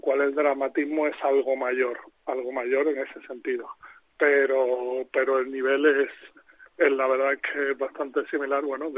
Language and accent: Spanish; Spain; en la Euroliga somos 7 árbitros españoles